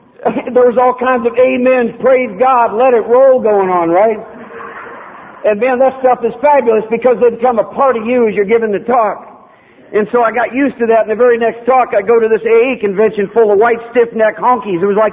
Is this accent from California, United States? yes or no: no; Iowa, United States; I'm no dummy just because I'm from Iowa